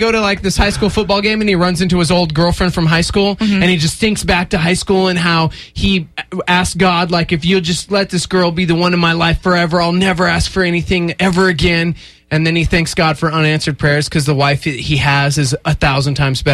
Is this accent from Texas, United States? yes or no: yes; Texas, United States; When I was a kid, I loved … I really did. I grew up in Texas.